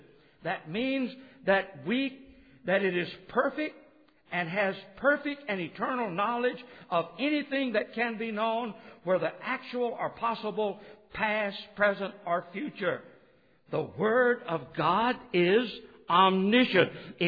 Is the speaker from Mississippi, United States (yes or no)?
yes; Boca Chica, Mississippi, United States; When I was growing up in Boca Chica, Mississippi, everybody had a pocket knife.